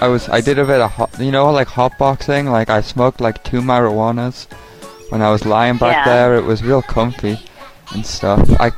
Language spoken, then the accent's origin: English; England, United Kingdom; Like, I'm English, and I like to look at American cars while I'm here.